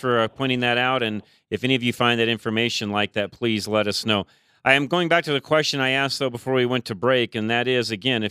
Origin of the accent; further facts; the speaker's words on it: United States; And frankly, again, as an American, what do we lose when another country doesn't respect us?